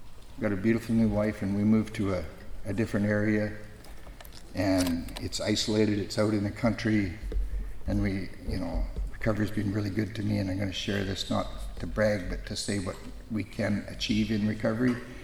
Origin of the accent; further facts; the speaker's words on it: Canada; I'm from Canada, so I don't know anything about politics.